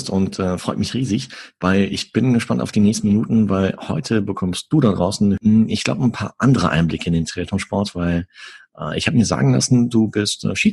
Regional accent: North Rhine-Westphalia, Germany; ich komme aus Nordrhein-Westfalen ebenfalls.

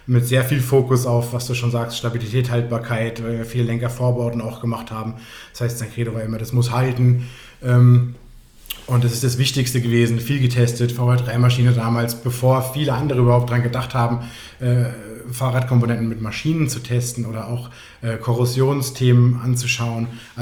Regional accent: Frankfurt, Hesse, Germany; ländlich aufgewachsen in Frankfurt.

